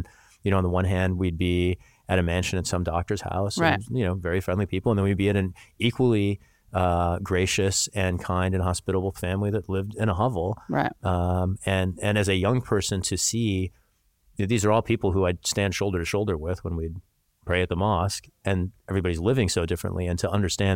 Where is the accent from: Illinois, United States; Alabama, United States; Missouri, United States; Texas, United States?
Missouri, United States; I grew up in Missouri, and Missouri was one of the many places